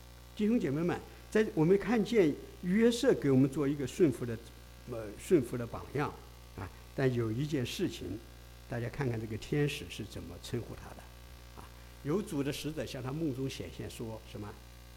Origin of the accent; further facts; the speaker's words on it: China; 啊，我们中国人讲的男子汉大丈夫